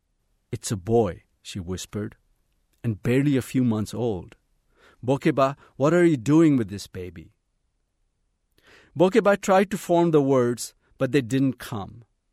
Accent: Kathmandu, Bagmati, Nepal; the home where I grew up in Kathmandu was just a block away from the palace. And when I was a teenager, I used to pass by the palace

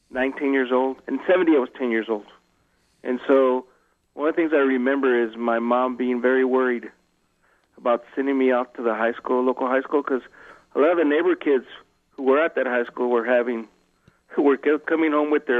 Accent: El Paso, Texas, United States; I know you are, Chris, because you're from there. I grew up in the Bel Area.

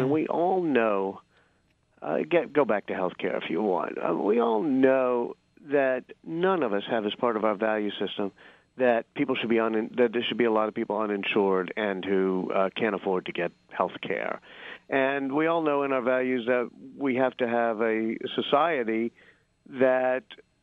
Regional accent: New Orleans, Louisiana, United States; When I grew up in New Orleans, write a lot about New Orleans in that book

